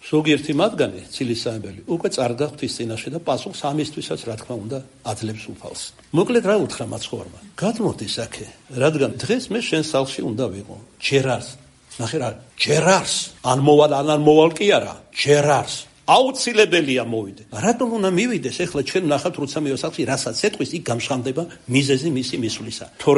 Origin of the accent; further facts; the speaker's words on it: Kartli, Georgia; რა ქართლელი ვარ თქვენ იმერული ისე არმეს მისმეთქი